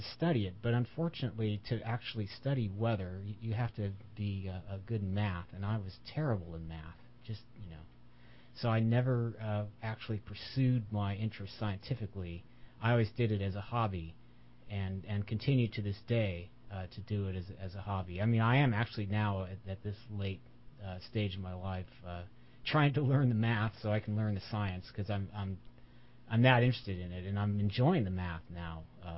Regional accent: California, United States; I grew up in California.

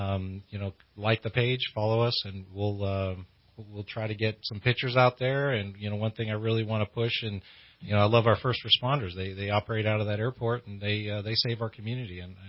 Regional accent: Humble, Texas, United States; I grew up in Houston area, greater Houston area, Humble. It's spelled Humble, but the H is silent, so it's Humble, Humble, Texas.

